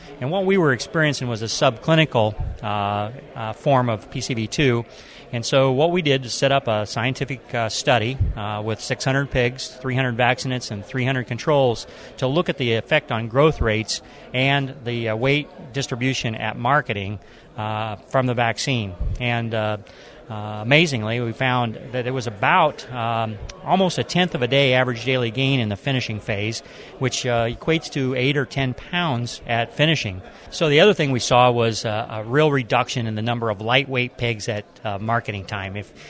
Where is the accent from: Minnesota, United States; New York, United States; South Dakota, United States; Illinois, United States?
Illinois, United States; now in Sutton, United States; I'm from Sutton, Nebraska, which is in the south central part of the state. And I originally was from Illinois and moved to Nebraska about 28 years ago.